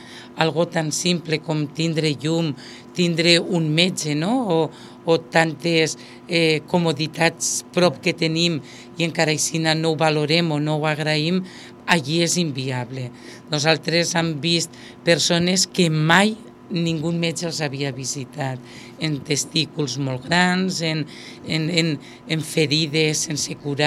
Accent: Almassora, Valencian Community, Spain; jo soc d'Almassora, del poble del Costaet

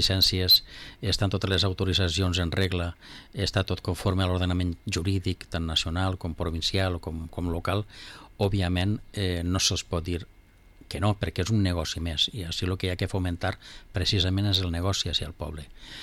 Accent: Vila-real, Valencian Community, Spain; jo sóc fill de Villarreal, la nascuda així, m'ha criat així entre els barrios

